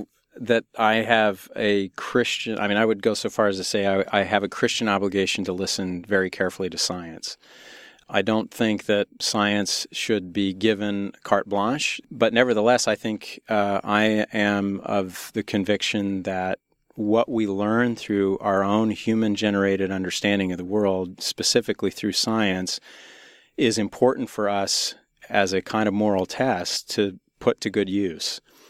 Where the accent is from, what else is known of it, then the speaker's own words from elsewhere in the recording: Connecticut, United States; also born or lived in Utah; now in San Francisco Bay Area, United States; I was born there, but I was raised in Connecticut and then schooled here in the Bay Area. So spent 10 years here.